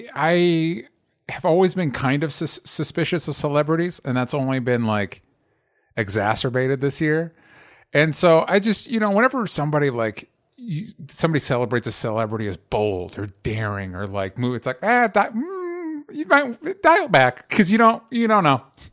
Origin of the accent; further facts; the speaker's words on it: Florida, United States; I grew up in Florida. I know these people.